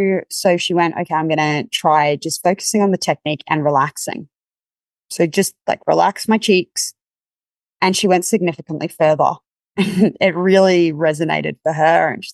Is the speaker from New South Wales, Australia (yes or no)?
no; Brisbane, Queensland, Australia; At least where I grew up in Brisbane, everyone swims. It's just a thing.